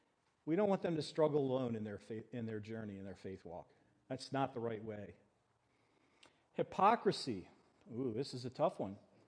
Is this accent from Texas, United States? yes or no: no; Philadelphia, Pennsylvania, United States; I grew up in Philly, and so we didn't have plants in Philadelphia.